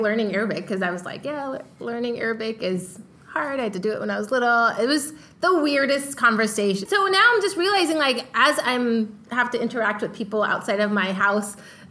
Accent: California, United States; I said I was from California.

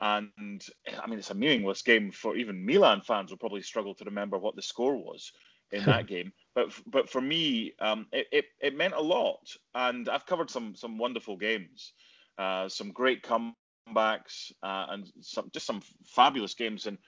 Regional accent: United Kingdom; Paul Gascoigne, just being British, was someone that you always want your countrymen and countrywomen to do well when they go overseas, or I do.

